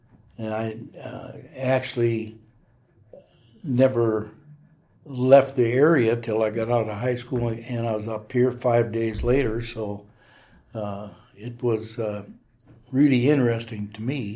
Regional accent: Minnesota, United States; moved away as an adult; now in Fairbanks, United States; Well, I was born in Minnesota, and I actually lived there until I came up here, actually.

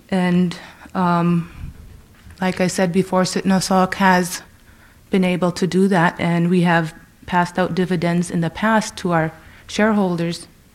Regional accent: Nome, Alaska, United States; I was born and raised in Nome.

